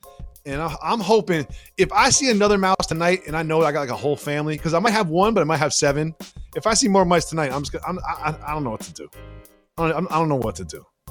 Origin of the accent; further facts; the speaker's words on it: New York, United States; I'm such a New Yorker that I didn't even notice the trash